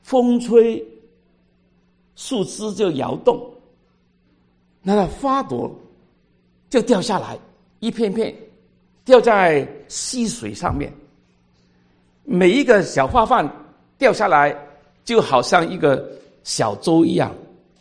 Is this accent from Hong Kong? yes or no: yes; Hong Kong; first language yue; Chinese is a second language; 我是香港人，本来是讲广东话，一听就知道了哈。那么也不太差，还可以，你都明白我所讲的哈。我是香港人，那么我一出生的时候很少就念英文了。